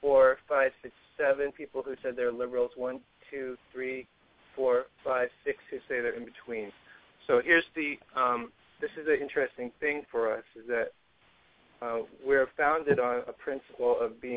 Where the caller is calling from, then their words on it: Virginia, United States; Okay, well, I'm calling from Virginia. I'm doing well.